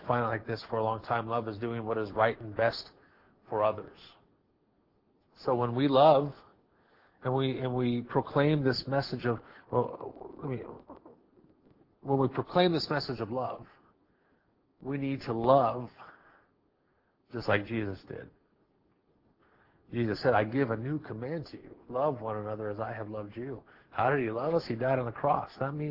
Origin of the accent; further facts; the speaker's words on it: Walla Walla, Washington, United States; born there; There's up in Washington, I was born in Walla Walla, and there's about 7-8 miles from Walla Walla, there is a mission.